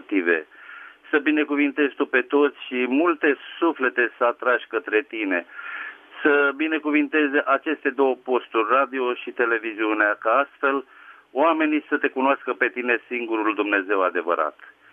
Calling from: Titu, Dâmbovița, Romania; Bună seara, sunt din Titu, Dâmbovița.

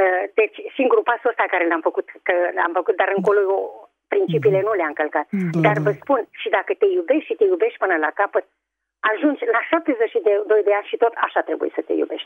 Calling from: Craiova, Dolj, Romania; de la Craiova.

